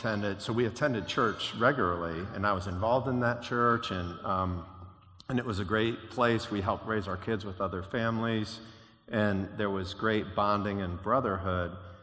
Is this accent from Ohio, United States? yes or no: yes; Ohio, United States; So, I grew up churched in a congregational church. I grew up here in Ohio, so did Sherry.